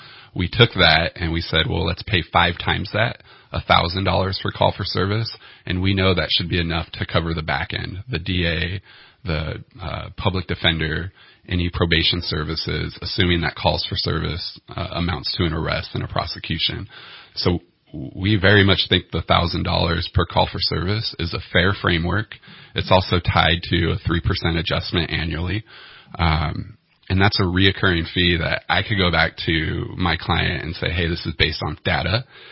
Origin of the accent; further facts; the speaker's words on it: California, United States; I grew up in Santa Barbara County. I went to law school in Michigan, was not a fan of the snow, and knew I wanted to come back to California.